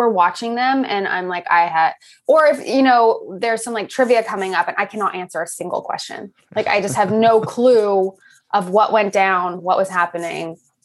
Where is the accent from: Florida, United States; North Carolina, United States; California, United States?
California, United States; Los Angeles; I had done it a bit when I was younger before The OC because I grew up in Los Angeles.